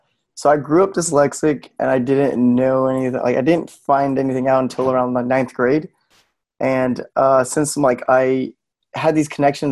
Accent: West Palm Beach, Florida, United States; I'm actually from South Florida, West Palm Beach.

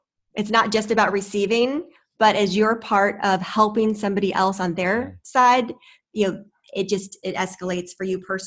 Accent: Orlando, Florida, United States; I'm a native. I'm from the Space Coast. I'm a graduate of UCF.

